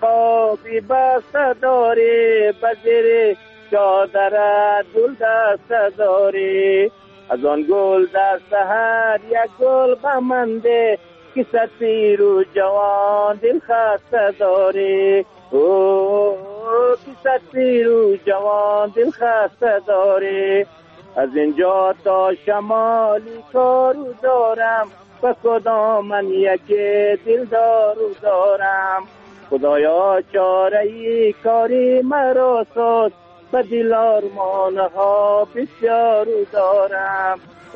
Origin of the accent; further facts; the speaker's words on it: Bamyan, Afghanistan; من از بامیان هستم